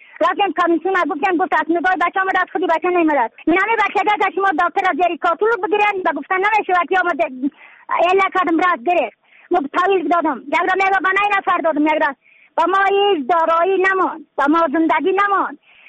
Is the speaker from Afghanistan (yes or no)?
yes; Badakhshan, Afghanistan